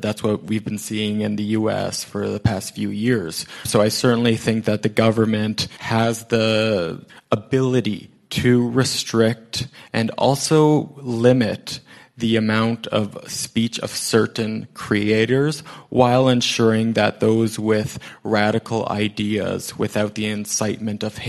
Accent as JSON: {"language": "English", "country": "Canada", "said": "that is legal here in Canada. You know, that's something that, as a Canadian, I'm aware of."}